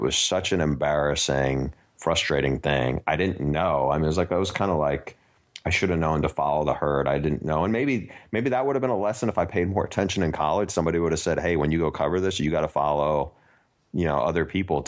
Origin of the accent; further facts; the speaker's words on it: New York, United States; I knew some of the names because I grew up in New York, but I just didn't know who they were or anything.